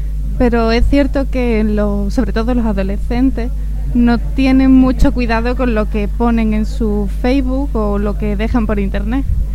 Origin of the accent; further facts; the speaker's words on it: Cádiz, Andalusia, Spain; vengo de Cádiz, Andalucía, y voy a hablar sobre las nuevas tecnologías.